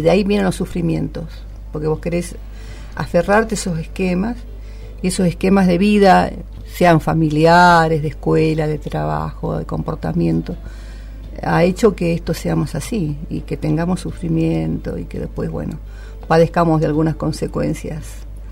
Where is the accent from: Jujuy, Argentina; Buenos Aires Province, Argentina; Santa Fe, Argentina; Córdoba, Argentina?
Jujuy, Argentina; La Quiaca; Yo nací en la Quiaca, me preguntás. Sí. Y bueno, yo percibía mi formación en un pueblo fronterizo, donde pasábamos una niñez feliz